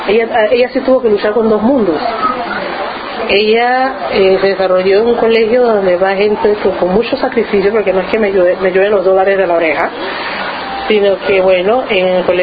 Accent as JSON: {"language": "Spanish", "country": "Panama", "said": "Pues somos panameños."}